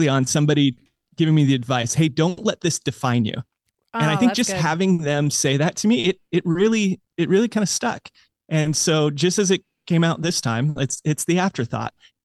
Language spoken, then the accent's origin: English; United States; I grew up in America and yet I didn't know what the gospel really was.